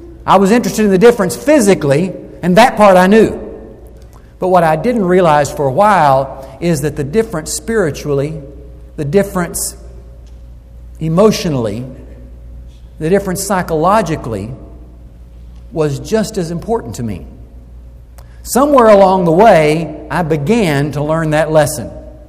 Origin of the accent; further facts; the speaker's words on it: the South, United States; My wife, bless her heart, you know, I'm from the American South.